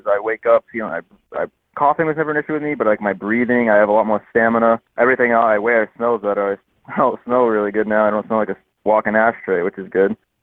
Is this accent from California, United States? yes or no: no; Fairhaven, Massachusetts, United States; I'm from Fairhaven, Mattapoisett, Massachusetts, around that area.